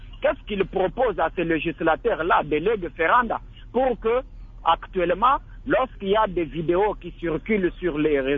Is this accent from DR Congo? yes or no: yes; DR Congo; ici, chez nous, en RDC